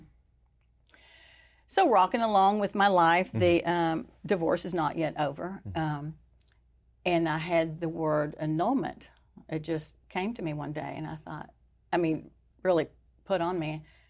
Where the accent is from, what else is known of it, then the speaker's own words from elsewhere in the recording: Arlington, Texas, United States; now in East Texas, United States; born and raised in Arlington, it was just growing by leaps and bounds, and we wanted our kids to be where it was safer, quieter. And so we came to East Texas.